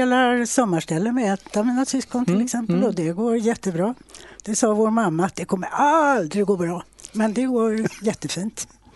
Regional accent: Stockholm, Stockholm County, Sweden; Jag kommer från Stockholm. Jag har vuxit upp dels söder om stan och dels ute på Loven i Mälaren. Jag har mina rötter i Jämtland, så bägge mina föräldrar kommer därifrån.

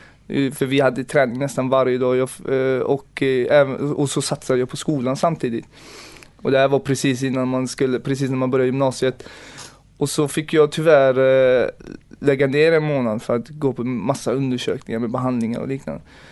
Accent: Gothenburg, Västra Götaland County, Sweden; now in Partille, Sweden; och jag är född här i Sverige, i Göteborg. Jag är en riktig göteborgare. Jag är uppvuxen i Hammarkullen, som ligger i Angered.

